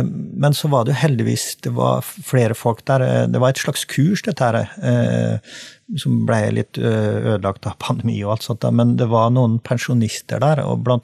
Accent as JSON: {"language": "Norwegian", "region": "Trøndelag", "country": "Norway", "lives_now": "Sørlandet, Norway", "said": "altså som trønder, eksiltrønder da, siden jeg bor på Sørlandet"}